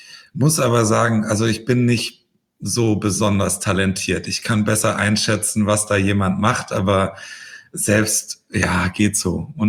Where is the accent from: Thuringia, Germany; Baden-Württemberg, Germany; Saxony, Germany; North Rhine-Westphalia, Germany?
Baden-Württemberg, Germany; Stuttgart; Ganz ursprünglich komme ich aus Stuttgart, genau, geboren und aufgewachsen, ja.